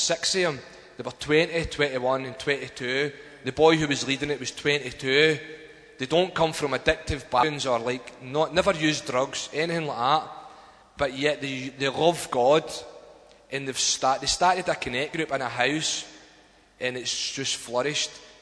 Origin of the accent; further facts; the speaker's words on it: Scotland, United Kingdom; accent: Scottish; Missed the Scottish accent.